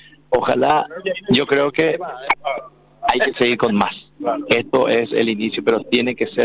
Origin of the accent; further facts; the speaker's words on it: Paraguay; le llena de orgullo a uno como paraguayo que se pueda jugar un partido del Mundial